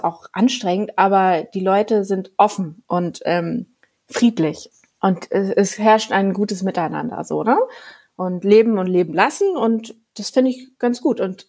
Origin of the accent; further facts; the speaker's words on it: Hamburg, Germany; now in Munich, Germany; Also im Herzen bin ich Hamburger und im wahren Leben bin ich Münchnerin, weil es den Kindern gut tut.